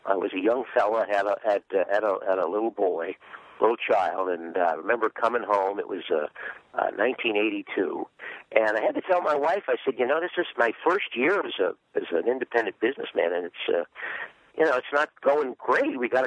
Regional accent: St. Louis, Missouri, United States; You know, I'm originally from St. Louis. And, of course, I grew up with Harry Carey.

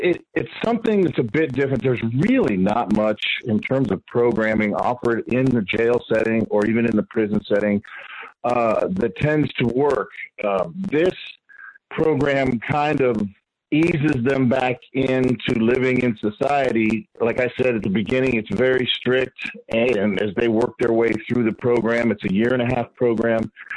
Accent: Florida, United States; I grew up in South Florida, you know, the old days, championship wrestling from Florida with Dusty Rhodes, Ric Flair, you know, Barry Windham, Lex Luger.

